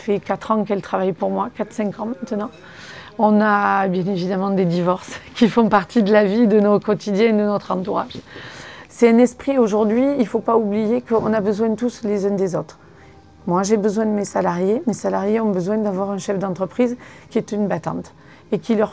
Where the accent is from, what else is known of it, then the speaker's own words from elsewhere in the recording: Vaison-la-Romaine, Provence-Alpes-Côte d'Azur, France; moi je suis issue de Vaison-la-Romaine. Et un petit village qui a été connu il y a très très longtemps à cause des inondations.